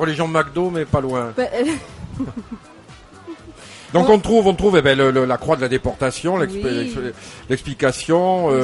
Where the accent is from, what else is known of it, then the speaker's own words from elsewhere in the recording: South-West France, France; accent: Southern; Bon, alors nous, on est français du Sud-Ouest.